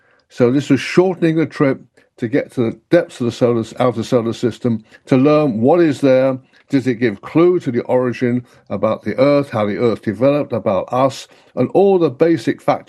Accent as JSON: {"language": "English", "town": "Oxford", "region": "England", "country": "United Kingdom", "moved": "yes", "lives_now": "United States", "said": "My own involvement goes back right the way back to 1970 when I came to America from Oxford, started working at JPL"}